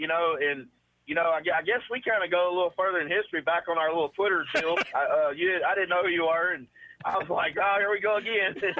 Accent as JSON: {"language": "English", "region": "Texas", "country": "United States", "tie": "born or raised there", "said": "I grew up on Rayburn, Toledo, and the Sabine River, of course, is where I live."}